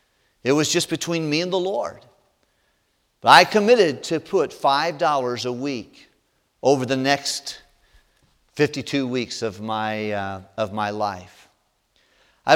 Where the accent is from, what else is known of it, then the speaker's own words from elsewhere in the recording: Superior, Wisconsin, United States; I was at a youth conference at First Baptist of Hammond, and I came down from Superior, Wisconsin, and caught a ride with 11 other people